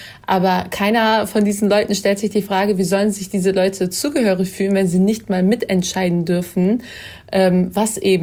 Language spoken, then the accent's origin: German; Bremen, Germany; Ich persönlich, also ich komme aus Bremen.